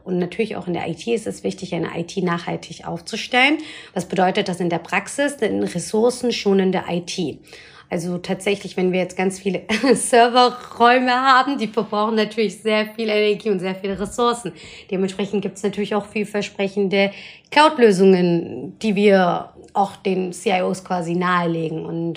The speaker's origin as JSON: {"language": "German", "town": "Bad Wildungen", "region": "Hesse", "country": "Germany", "tie": "born or raised there", "said": "also wir sind in Bad Wildungen groß geworden, das ist nochmal eine kleine Stadt, damals sind meine Eltern dorthin gekommen, war sehr, sehr schön."}